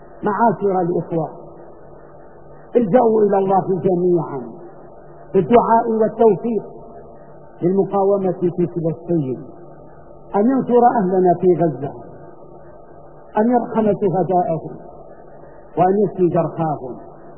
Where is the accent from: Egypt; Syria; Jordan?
Syria; ونحن سنبقى كسوريين واقفين مدافعين عن أرض هذا الوطن